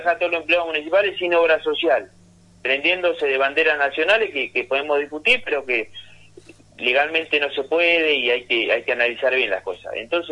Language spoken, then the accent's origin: Spanish; Sierra de la Ventana, Buenos Aires Province, Argentina; yo soy de Sierra de Ventana y los vecinos de Sierra me conocen.